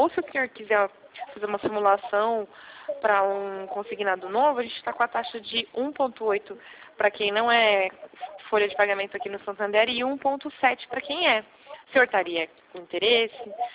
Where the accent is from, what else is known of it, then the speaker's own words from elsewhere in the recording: Marília, São Paulo, Brazil; sou de Marília.